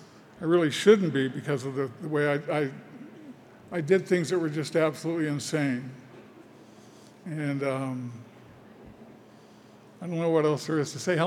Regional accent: Lake Tahoe, United States; it's been a real good blessing growing up in Lake Tahoe.

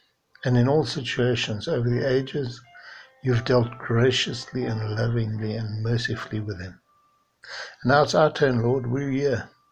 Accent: Pietermaritzburg, KwaZulu-Natal, South Africa; I come all the way from Maritzburg, from St. Mark's.

